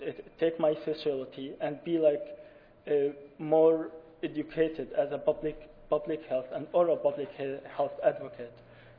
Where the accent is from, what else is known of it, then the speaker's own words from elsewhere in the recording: Syria; now in United States; so I came from Syria 2 years ago